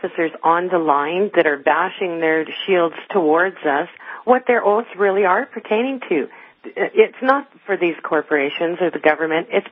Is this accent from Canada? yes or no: yes; Canada; We love you up here in Canada. I'm Canadian. My father's American.